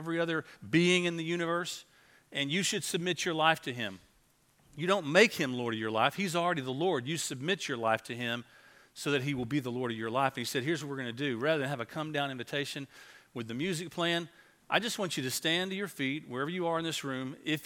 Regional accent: Tyler, Texas, United States; I grew up over in Tyler, Texas

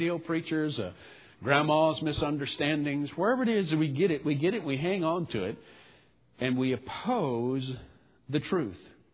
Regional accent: the South, United States; I'm from the South.

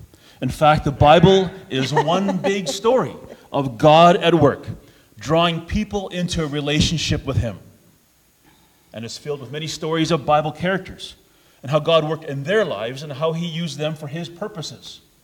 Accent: Fort St. John, British Columbia, Canada; also born or lived in Sexsmith, Alberta; I grew up in Presbyteau, and then Fort St. John, and even in Sexsmith for a little bit. When I was in grade 4, 5, and 6, my dad attended at PRBI, so we lived in Sexsmith for a bit.

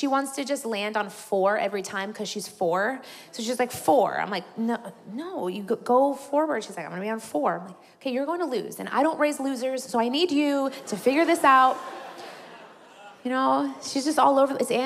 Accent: Indiana, United States; now in California, United States; I'm a Midwest girl, born and raised in Indiana, but God has sent me to California.

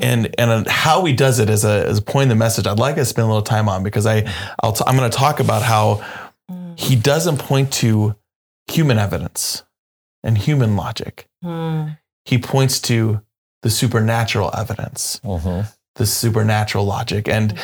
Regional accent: the South, United States; I grew up in the South, and the word testify was one that we would do.

